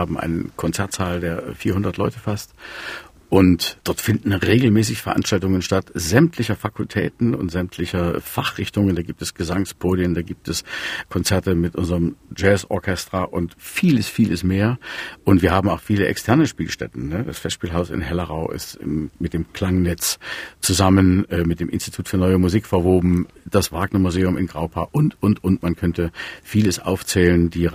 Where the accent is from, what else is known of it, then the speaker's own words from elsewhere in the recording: Schwarzenberg, Saxony, Germany; Wir sind ja beide aus Schwarzenberg